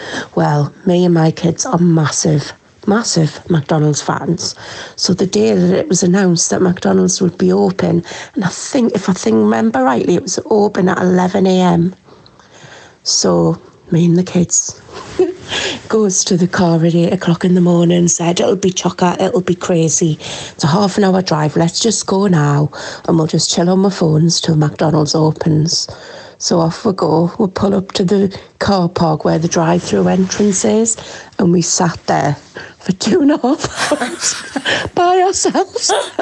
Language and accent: English; Newcastle, North East England, United Kingdom; Hiya, Nat. … from Newcastle.